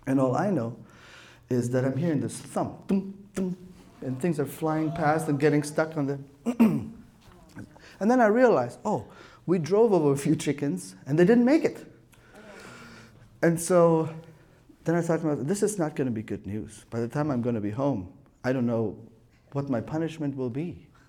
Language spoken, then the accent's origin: English; Stuttgart, Baden-Württemberg, Germany; So I'm a city boy. I grew up in Stuttgart, and I go to visit my grandparents every summer.